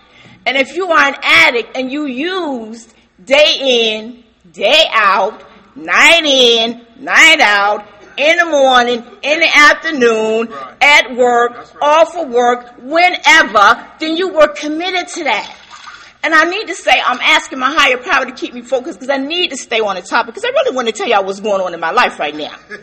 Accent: New Jersey, United States; So I'm from the Burlington County area of New Jersey.

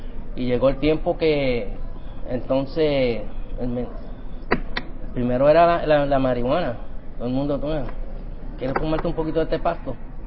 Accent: New York, United States; Yo me crié en Nueva York, en the Lower East Side.

